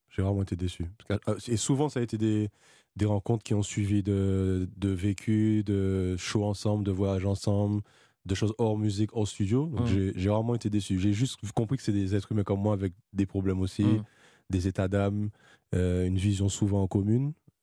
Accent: Martinique, France; là où j'ai grandi, mon oxygène, quoi. Donc je peux pas être aussi heureux en France ou même dans un autre pays, hein, qu'en Martinique.

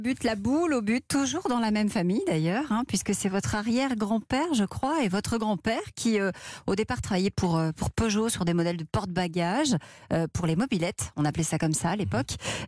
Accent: Southern France, France; chez moi, on dit pas la pétanque, hein, je suis du Sud, mais on dit on joue aux boules.

